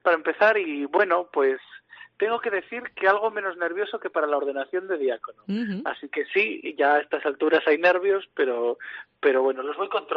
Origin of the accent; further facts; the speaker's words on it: Castro Urdiales, Cantabria, Spain; Sí, yo soy natural de Castro Urdiales. Allí pasé mi infancia, allí sigue viviendo mi familia. Y allí estudié hasta tercero de la ESO.